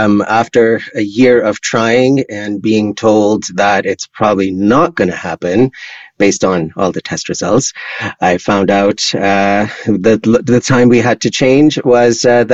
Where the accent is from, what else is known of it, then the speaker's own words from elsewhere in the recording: Pakistan; English is a second language; moved away as an adult; now in Canada; I'm originally Pakistani. I came to Canada when I was 19, and I'm the elder son in my family, and I have a younger brother.